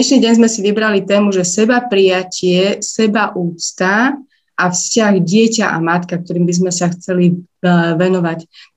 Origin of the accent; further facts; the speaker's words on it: Žilina Region, Slovakia; A ja som teda vychovávaná z Oravy